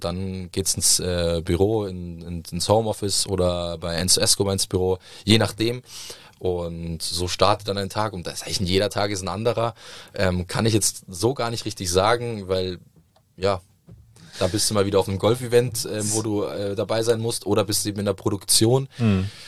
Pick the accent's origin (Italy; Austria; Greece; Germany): Italy; als Italiener